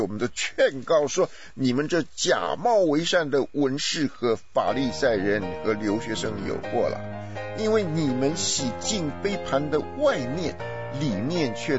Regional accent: Taiwan; now in United States; 来美国这么久，我第一次要开始觉得说我必须要正身呐、啊，让人家知道说我是台湾人。

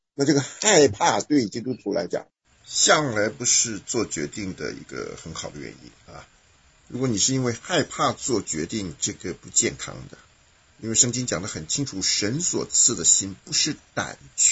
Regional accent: Taiwan; 尤其我们从台湾来的是很流行这样的说法。

